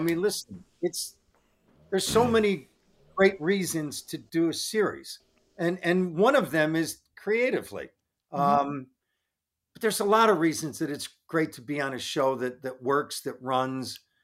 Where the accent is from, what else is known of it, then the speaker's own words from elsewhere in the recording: Buffalo, New York, United States; And then I wanted to shoot it in my hometown of Buffalo.